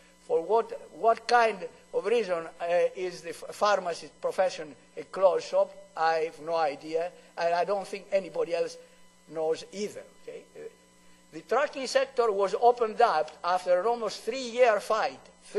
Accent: Canada; As a Canadian, I tell them, well, I don't want to repeat what I want to tell them.

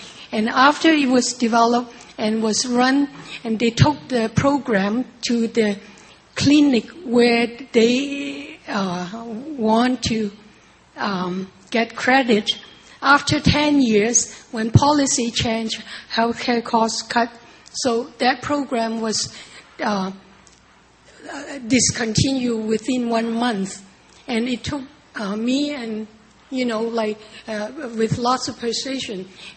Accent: Montreal, Quebec, Canada; I'm a pediatrician from Montreal

